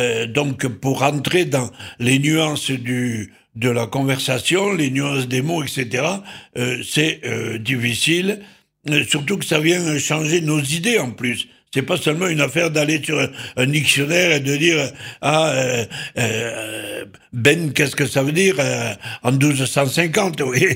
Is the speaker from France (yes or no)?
yes; south of France, France; Et le tourisme est surtout chez nous, dans le Midi.